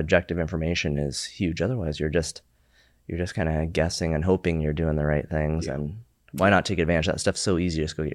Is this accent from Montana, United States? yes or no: yes; Montana, United States; My high school, I grew up in Montana, and there's a lot of wrestlers there.